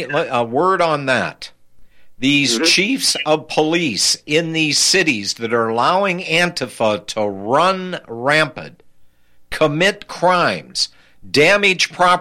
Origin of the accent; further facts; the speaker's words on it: United States; I'm not. I am an American.